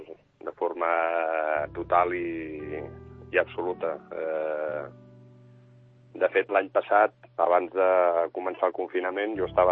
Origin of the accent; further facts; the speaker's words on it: Barcelona, Catalonia, Spain; born there; Jo sóc nascut aquí a Barcelona, però de pares estrangers